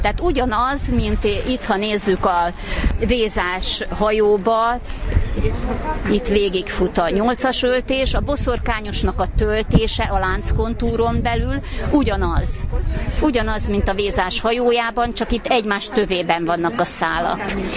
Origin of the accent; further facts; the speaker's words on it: Buzsák, Somogy, Hungary; Buzsákról jöttem, és buzsáki hímzéseket hoztam.